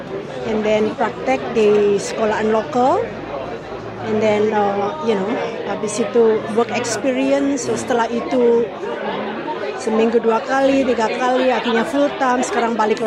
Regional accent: Surabaya, East Java, Indonesia; also born or lived in Singapore; now in Sydney, Australia; Saya dari Surabaya. Saya tinggal di Sydney sejak tahun 97-98. Jadi kurang lebih 28 tahun ya. Sebelumnya saya di Singapura 5 tahun kerja di sana.

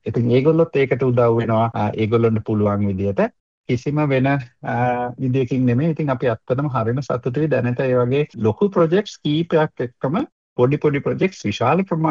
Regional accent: Matara, Southern Province, Sri Lanka; මම ඉපදුනේ මාතර මම පාසල් ගියේ මාතර රාහුල විද්‍යාලයට.

